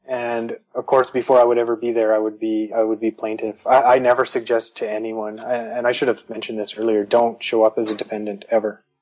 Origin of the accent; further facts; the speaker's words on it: Calgary, Alberta, Canada; born there; I was born in Calgary, on the land known as Canada